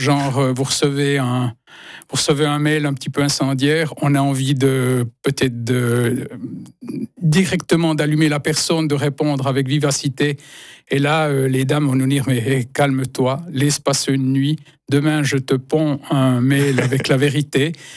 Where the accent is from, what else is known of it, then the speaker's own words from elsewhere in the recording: Serrières, Neuchâtel, Switzerland; Quand j'étais enfant de Serrières